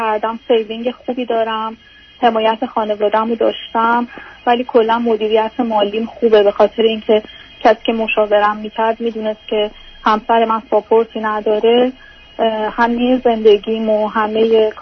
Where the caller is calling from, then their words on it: Canada; من مزاحمتون شدم، از کانادا هستم.